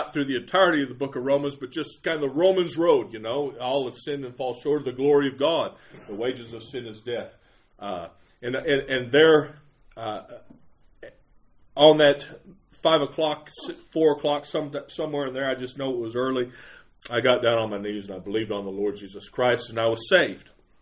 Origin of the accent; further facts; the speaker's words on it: Dallas, Texas, United States; I'm from Dallas, Texas. Well, just south of Dallas, Texas